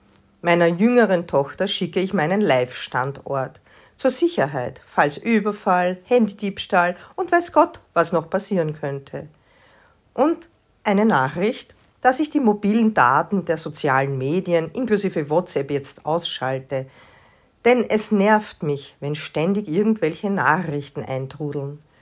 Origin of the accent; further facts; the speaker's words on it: Mödling, Lower Austria, Austria; wie in meinem geliebten Wald in meiner Heimat Mödling.